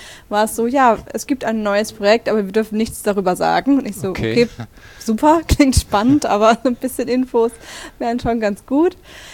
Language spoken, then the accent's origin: German; Baden-Württemberg, Germany; also born or lived in Stuttgart; now in Berlin, Germany; Ja, ich komme aus Baden-Württemberg.